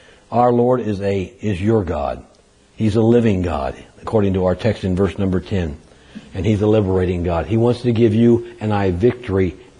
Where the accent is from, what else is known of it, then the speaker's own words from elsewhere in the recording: California, United States; I grew up in California where there's a lot of irrigation canals